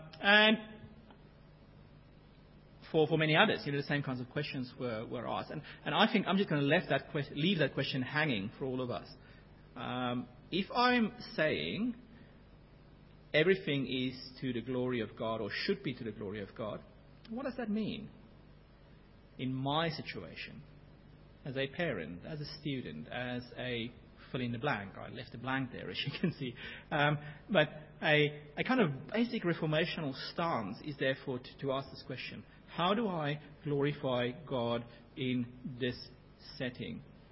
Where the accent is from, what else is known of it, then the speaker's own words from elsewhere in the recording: South Africa; When I was a child, our basic coin, the rand, I grew up in South Africa